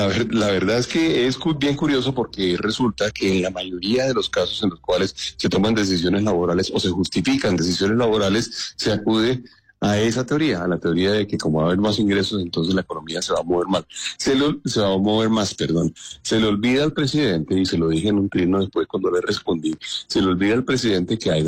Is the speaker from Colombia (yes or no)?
yes; Colombia; si usted me pregunta a mí como colombiano